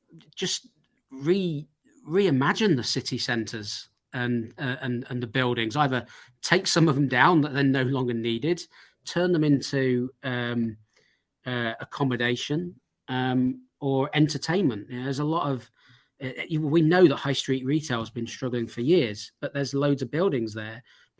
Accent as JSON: {"language": "English", "town": "Sheffield", "region": "Yorkshire and the Humber", "country": "United Kingdom", "said": "I mean, we're from Sheffield. I mean, actually, we got some beautiful buildings in Sheffield, especially the older ones."}